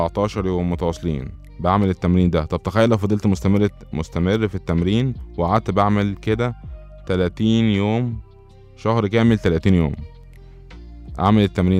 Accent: Egypt; وزي ما بيقولوا عندنا في مصر هتنام نوم عميق

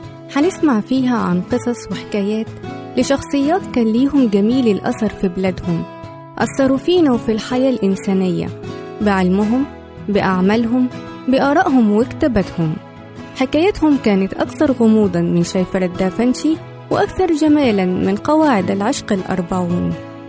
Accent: Egypt; ربنا يحفظ بلدنا مصر

